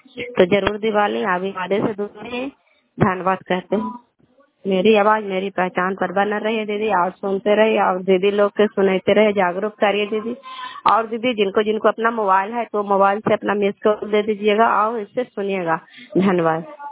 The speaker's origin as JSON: {"language": "Hindi", "town": "Nalanda", "region": "Bihar", "country": "India", "said": "कल्याणपुर वाली बिलछी पंचायत बरखंड चंडी जिला नालंदा का निवासी हूँ।"}